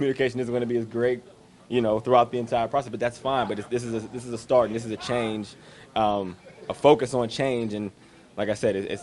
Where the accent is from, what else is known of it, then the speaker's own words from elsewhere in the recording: Pennsylvania, United States; You know, I'm from Western Pennsylvania. A major portion of my family are Pittsburgh Steelers fans.